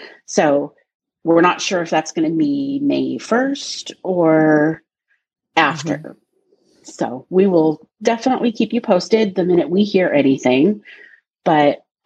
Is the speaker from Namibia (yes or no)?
no; Seattle, Washington, United States; As you guys know, I'm from Seattle.